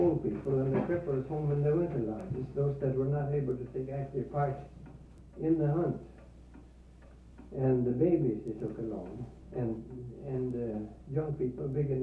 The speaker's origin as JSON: {"language": "English", "town": "Frederick", "country": "United States", "tie": "born there", "said": "Yeah, I was born near Frederick, about 35 miles from here. 1885."}